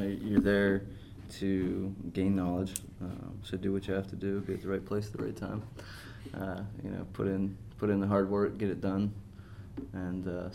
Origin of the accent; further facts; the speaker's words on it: East Coast, United States; I mean, we're from the East Coast.